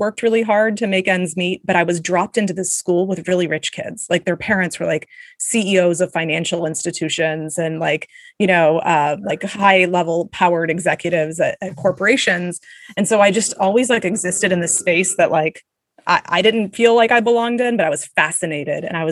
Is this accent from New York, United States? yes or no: no; Atlanta, Georgia, United States; I am from Atlanta, Georgia, born and raised, educated. I went to Georgia Tech here in the city, so I haven't made it.